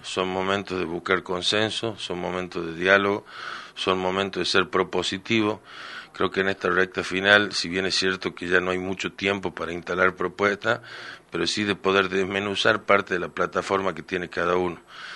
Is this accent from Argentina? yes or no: yes; Argentina; Nosotros somos argentinos, nuestra moneda es el peso